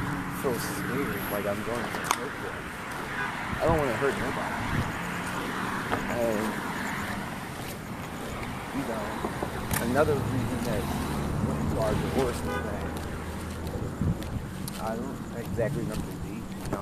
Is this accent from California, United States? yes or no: no; Philadelphia, Pennsylvania, United States; How you doing? … from Philadelphia.